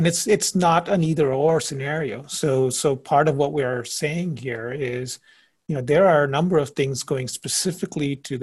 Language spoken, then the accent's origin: English; India; also born or lived in Indonesia; now in United States; I grew up in India and Indonesia.